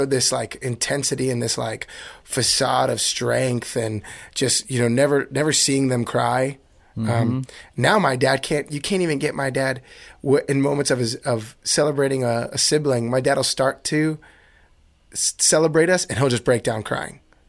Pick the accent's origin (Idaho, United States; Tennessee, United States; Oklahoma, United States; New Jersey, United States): New Jersey, United States; now in California, United States; especially growing up in New Jersey too. Like it was like quite an intense, you grew up like, when I moved to California, I didn't believe anybody could be that nice when I first met them.